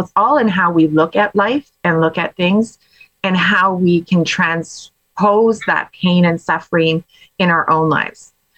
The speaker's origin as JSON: {"language": "English", "country": "Ukraine", "said": "I'm Ukraine, and I am passionate about what's going on right now in the world"}